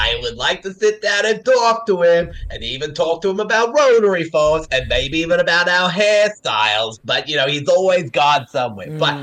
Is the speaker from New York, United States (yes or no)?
yes; New York, United States; accent: New York; I need to get my New York accent back.